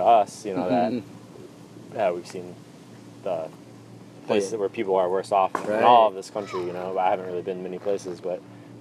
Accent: Michigan, United States; I grew up an hour outside of Detroit, and we'd go down to Detroit to go see concerts and things like that.

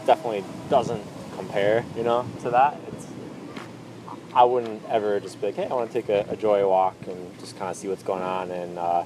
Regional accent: Michigan, United States; I grew up an hour outside of Detroit, and we'd go down to Detroit to go see concerts and things like that.

